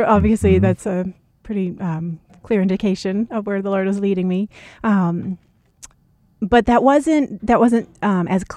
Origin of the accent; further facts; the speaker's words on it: Hawaii, United States; And as I mentioned, I'm from Hawaii, born and raised.